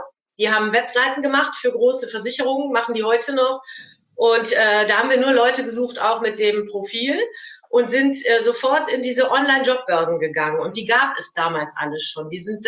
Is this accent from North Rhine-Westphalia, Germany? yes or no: yes; Cologne, North Rhine-Westphalia, Germany; Ich bin aus dem Kölner Raum